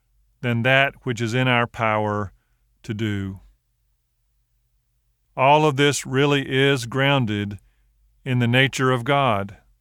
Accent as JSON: {"language": "English", "region": "Georgia", "country": "United States", "tie": "born or raised there", "said": "As I grew up in South Georgia, our family had a wonderful gathering on Christmas Eve."}